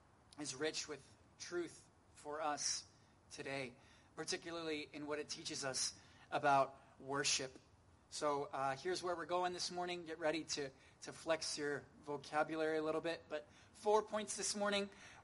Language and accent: English; New Jersey, United States; Something that you may or may not know about me is that I am, I grew up in New Jersey. I worked in New York for a while.